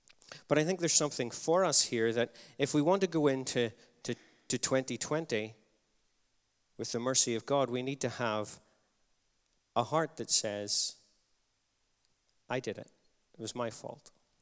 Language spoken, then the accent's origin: English; Carrickfergus, Northern Ireland, United Kingdom; Bangor's quite a small town. I grew up in Carrickfergus, which is a smaller town.